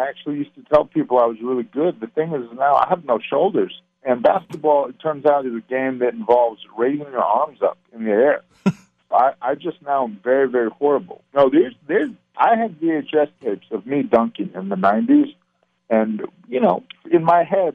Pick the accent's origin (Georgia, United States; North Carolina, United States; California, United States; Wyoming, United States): Georgia, United States; Obviously, I grew up in Georgia, Falcons fan myself, yeah.